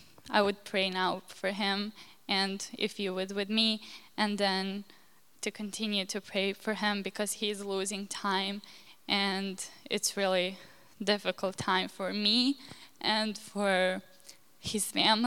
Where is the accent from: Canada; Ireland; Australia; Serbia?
Serbia; English is a second language; now in United States; I'm from Serbia. I'm an exchange student here this year, and I'm staying with Crowders.